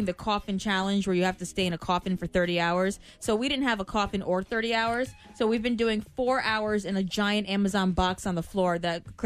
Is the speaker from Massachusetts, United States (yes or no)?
no; Stamford, Connecticut, United States; So I grew up in Stamford, and when I saw this, it made me smile this morning.